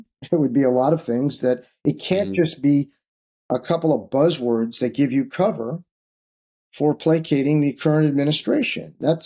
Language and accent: English; Chicago, Illinois, United States; I grew up in Chicago.